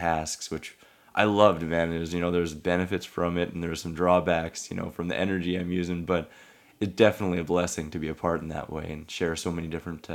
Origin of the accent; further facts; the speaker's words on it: Saskatoon, Saskatchewan, Canada; I'm from Saskatoon, Saskatchewan. It's in Canada. It's in the central part of Canada. I always call it the heart of Canada because it's just off to the left, just a little bit.